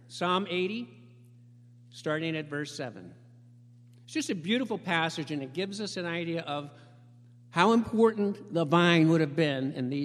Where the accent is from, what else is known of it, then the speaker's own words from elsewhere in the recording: Longmeadow, Massachusetts, United States; I grew up down in Long Meadow, and two doors down from me, we had an older man.